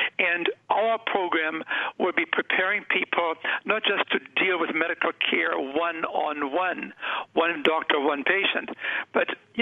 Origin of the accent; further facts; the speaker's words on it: Germany; moved away; I grew up in Germany under very humble circumstances after World War II.